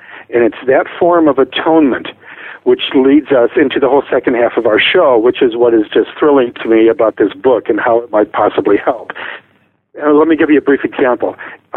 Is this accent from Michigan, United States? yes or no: yes; Detroit, Michigan, United States; My family broke up when I was 17, growing up in Detroit.